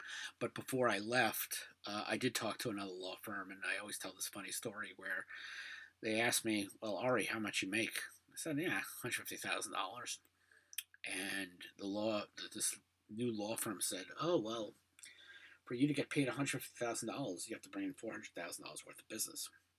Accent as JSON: {"language": "English", "town": "Brooklyn", "region": "New York", "country": "United States", "said": "Listen, I'm a kid from Brooklyn."}